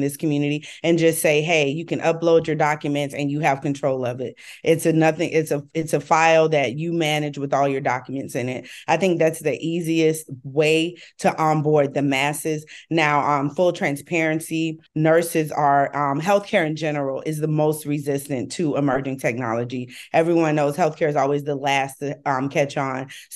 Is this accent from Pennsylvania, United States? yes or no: no; Miami, Florida, United States; now in Atlanta, United States; I am originally from Miami, Florida. However, I am a travel nurse and I'm currently on a travel assignment here in Atlanta, Georgia.